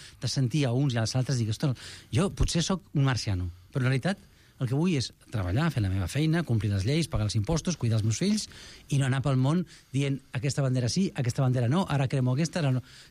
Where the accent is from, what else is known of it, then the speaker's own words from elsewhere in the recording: Barcelona, Catalonia, Spain; I la meva mare va venir de Granada al barri del costat, que és la Trinitat Nova. Per tant, jo sóc d'aquí, jo sóc català, jo sóc espanyol